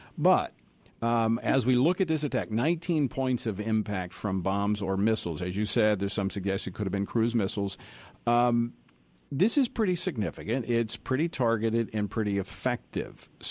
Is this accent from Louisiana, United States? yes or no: yes; Louisiana, United States; the oil reserves, which are in my home state of Louisiana and in Texas